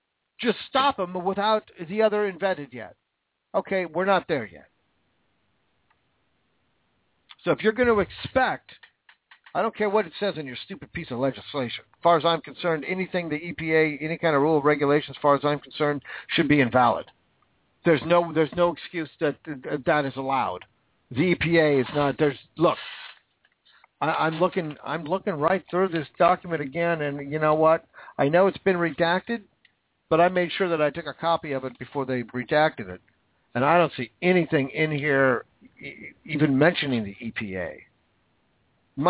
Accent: United States; I'm American, and I want to stay American.

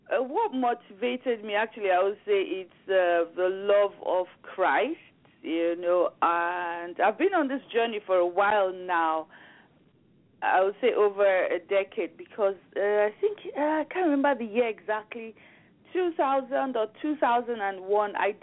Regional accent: Nigeria; now in Aberdeen, United Kingdom; I am currently located in Aberdeen in United Kingdom, Scotland, but originally I am from Nigeria.

